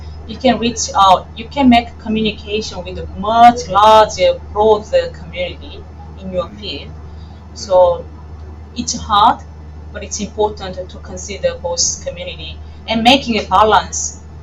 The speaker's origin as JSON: {"language": "English", "country": "South Korea", "first_language": "Korean", "second_language": "English", "said": "I did my PhD in my country. I didn't do my PhD in English. I did my PhD in Korean, which is my mother tongue."}